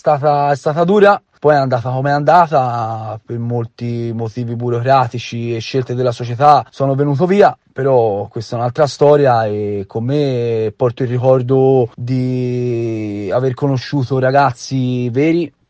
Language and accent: Italian; Pontassieve, Tuscany, Italy; se riuscirò a vincere un campionato a Pontassieve, anche se ad ora, come si suol dire, dai, sono di contorno, e però ci tengo, è la squadra del mio paese